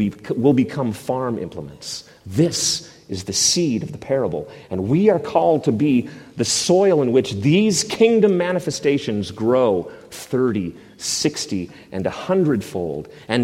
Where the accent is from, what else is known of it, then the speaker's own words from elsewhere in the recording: Canada; on my own privileged place as a white male. And being Canadian, I guess that makes me double white or something, or snow white, perhaps.